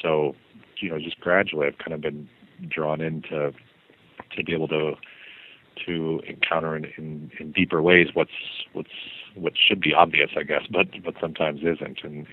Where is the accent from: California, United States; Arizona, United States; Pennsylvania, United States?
Arizona, United States; I was born in 1971, so after the Second Vatican Council, and I grew up in Arizona